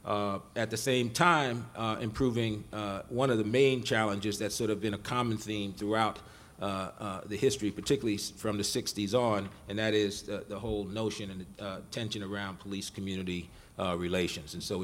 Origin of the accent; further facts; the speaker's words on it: Brooklyn, New York, United States; my perspective really is shaped by growing up in Brooklyn in Bed-Stuy